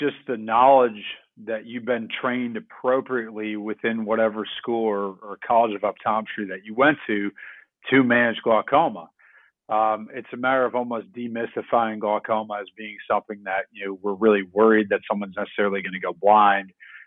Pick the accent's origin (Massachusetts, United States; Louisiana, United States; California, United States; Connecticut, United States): Connecticut, United States; now in Tennessee, United States; I'm from Connecticut originally.